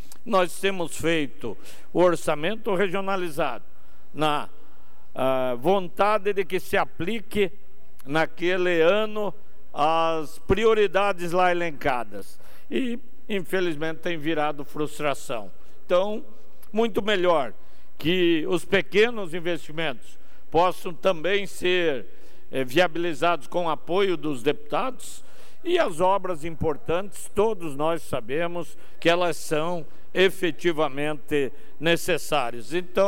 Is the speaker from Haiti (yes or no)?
no; Canoinhas, Santa Catarina, Brazil; born there; vizinho à nossa Canoinhas, onde eu nasci